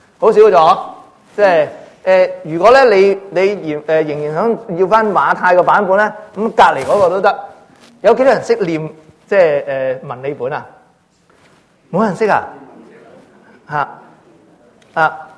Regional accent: China; 我哋中國人咧，本來係非常之精明計算

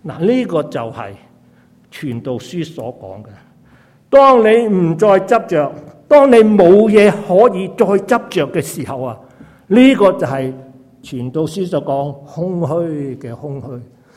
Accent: China; 又惊恐怖分子，又惊俾人歧视我哋中国人。

